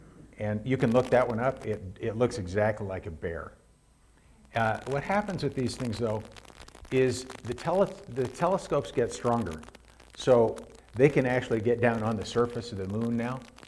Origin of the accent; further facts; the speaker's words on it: Arvada, Colorado, United States; I grew up in Arvada, and then we raised our own kids in the same house I grew up.